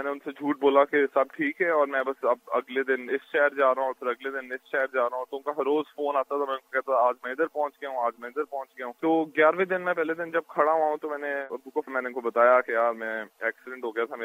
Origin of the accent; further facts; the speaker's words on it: Pakistan; moved away as an adult; now in United States; میں ادھر امریکہ میں، میرے پاس ایک موٹر سائیکل تھا، اور میں ٹورس پہ جاتا تھا، لوگوں کو ملتا تھا